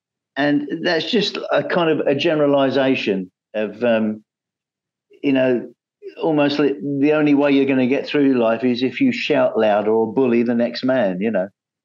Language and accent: English; London, United Kingdom; now in England; I live out of London now, although I was born and brought up in London.